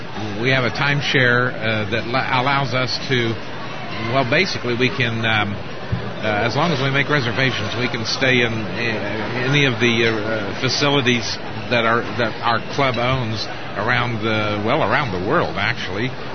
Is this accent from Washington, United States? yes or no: yes; Seattle, Washington, United States; We're from Seattle, so the traffic in Seattle is horrendous during much of the day